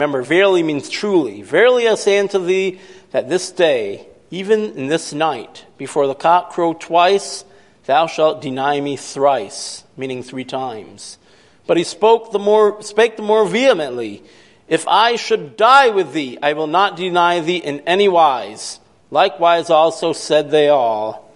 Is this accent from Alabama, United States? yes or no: no; Brockton, New York, United States; I told him, "I'm from Brockton, New York."